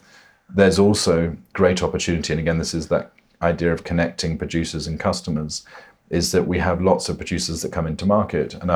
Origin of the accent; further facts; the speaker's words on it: Scotland, United Kingdom; And whiskey, I'm very partial, growing up in Scotland, a good whiskey as well